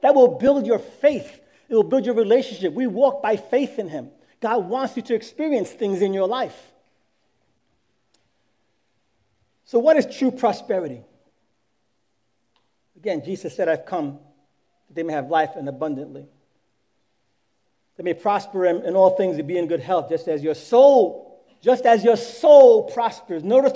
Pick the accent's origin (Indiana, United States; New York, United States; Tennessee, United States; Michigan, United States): New York, United States; Brooklyn; listen, coming from Brooklyn, I'm from Brooklyn